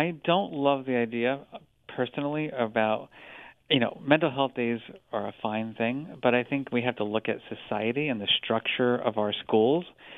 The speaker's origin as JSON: {"language": "English", "region": "New Jersey", "country": "United States", "tie": "born or raised there", "said": "because he was studying where I grew up in New Jersey"}